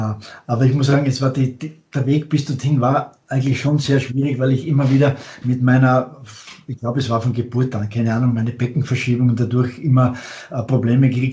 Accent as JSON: {"language": "German", "country": "Austria", "said": "als Österreicher"}